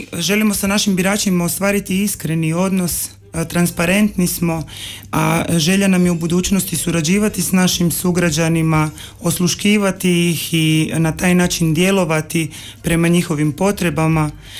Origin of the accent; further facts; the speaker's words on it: Zagreb, City of Zagreb, Croatia; moved away as an adult; now in Vrlika, Croatia; imam 37 godina i ja sam kandidatkinja za gradonačelnicu grada Vrlike. Rođena sam i odrasla u Zagrebu, a prije 5 godina sam se preselila u grad Vrliku, gdje sam se udala i osnovala svoju obitelj.